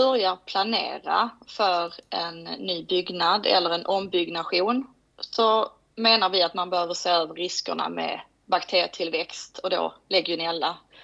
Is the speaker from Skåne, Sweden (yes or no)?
yes; Skåne, Sweden; now in Ystad, Sweden; Och jag är skåning, som ni säkert hör. Mm. Bor nere i Ystad